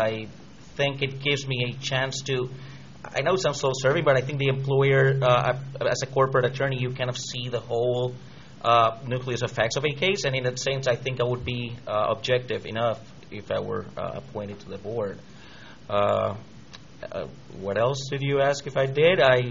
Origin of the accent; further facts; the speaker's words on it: Puerto Rico; now in Wisconsin, United States; I'm originally from Puerto Rico. I moved to Wisconsin 3 years ago, actually almost exactly 3 years ago. This is my home right now. I mean, I am raising my family here.